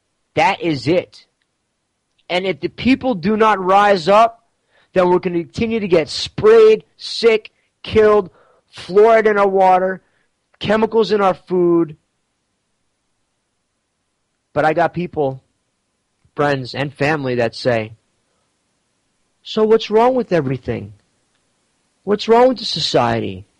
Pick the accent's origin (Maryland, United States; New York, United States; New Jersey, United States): New York, United States; Manhattan; I'm from Manhattan, from the city. I'm a business person as well, and I'm new to this.